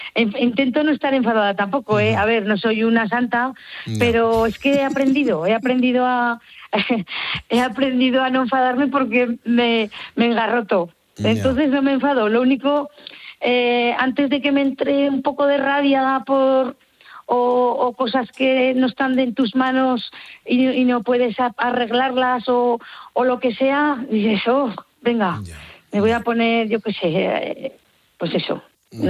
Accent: Ejea de los Caballeros, Aragon, Spain; Aquí en Egea, en mi pueblo, toda la comarca

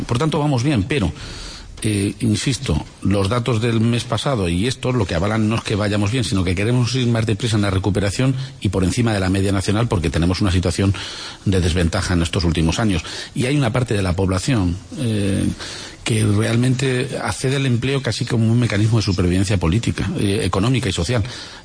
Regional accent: Toledo, Castilla-La Mancha, Spain; y fíjese que yo soy de Toledo

